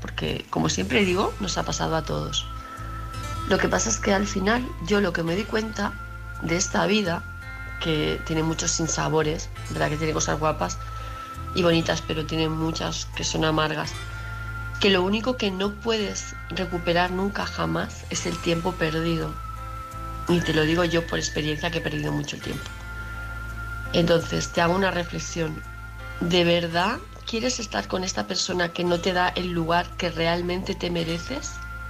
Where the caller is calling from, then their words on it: Palma de Mallorca, Balearic Islands, Spain; de Palma de Mallorca.